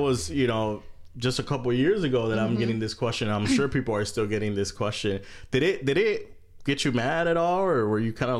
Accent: Chicago, Illinois, United States; I came from Chicago, from

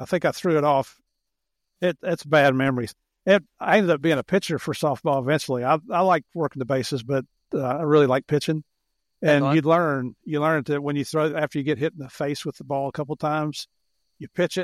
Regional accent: Tennessee, United States; Well, I'm originally from Tennessee and grew up just south of Nashville.

